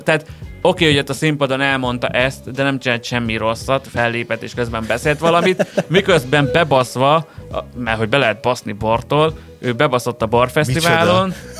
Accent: Miskolc, Borsod-Abaúj-Zemplén, Hungary; Persze, igen, én találkoztam már ilyen ilyet, Miskolci vagyok, tehát elég sok ilyet láttam

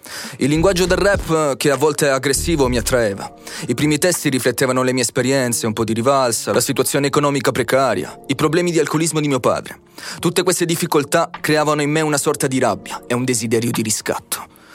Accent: Vallemosso, Piedmont, Italy; also born or lived in Agrigento, Italy / Germany; sono nato nel 1997 ad Agrigento. Mia mamma è di Porto Empedocle e mio padre è tedesco. Questa doppia eredità culturale è sempre stata un bel mix. Siamo emigrati in Germania alla mia nascita e poi a Vallemosso, un piccolo comune vicino a Biella, dove sono rimasto fino all'adolescenza.

